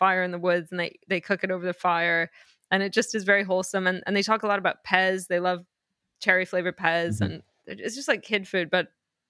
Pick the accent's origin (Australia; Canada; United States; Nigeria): Canada; Well, I'm Canadian. You know, a lot of my formative memories were in the woods, I think, and long summers.